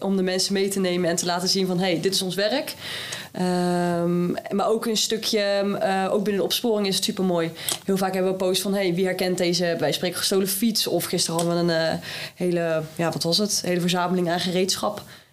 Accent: Utrecht, Netherlands; now in Tilburg, Netherlands; Oorspronkelijk kom ik uit Utrecht. En dat is... toch ook wel weer wat anders. Hier zijn mensen wel directer.

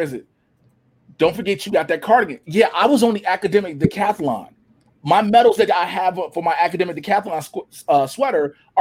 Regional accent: Chicago, Illinois, United States; I grew up on 76 in Winchester in the hood of Chicago.

